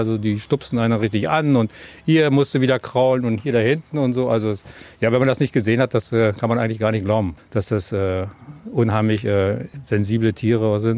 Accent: Northern Germany, Germany; es geht auch ein bisschen entspannter als bei uns in Norddeutschland

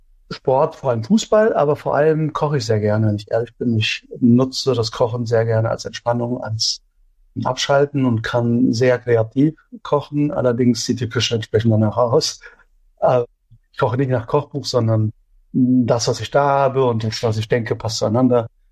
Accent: Offenbach am Main, Hesse, Germany; Und ich bin in Offenbach zur Schule gegangen. Ich bin dort aufgewachsen.

